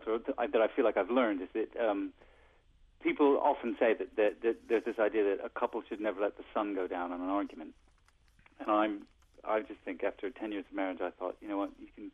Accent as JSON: {"language": "English", "region": "Connecticut", "country": "United States", "moved": "as an adult", "said": "At the time, I'm from Connecticut originally, but at the time I was working in New York. So I was living in New York in a sort of squalid little apartment."}